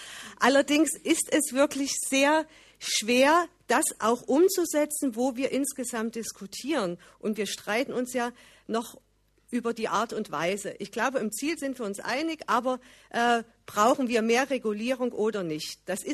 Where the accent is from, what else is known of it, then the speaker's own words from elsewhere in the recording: East Germany, Germany; grüne Bundestagsabgeordnete und aufgewachsen in der DDR.